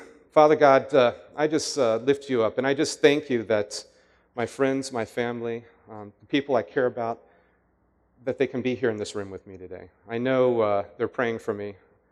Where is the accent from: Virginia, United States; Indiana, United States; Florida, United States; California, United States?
Virginia, United States; Woodbridge; And I grew up in Woodbridge, old Woodbridge.